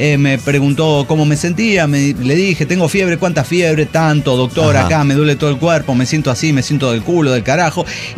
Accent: Cochabamba, Bolivia; de Cochabamba, Bolivia.

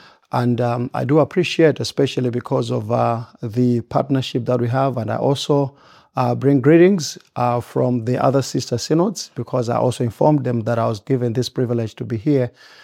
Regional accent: Malawi; English is a second language; I come from Malawi, and I am from one of the synods, which is called Nkoma Synod

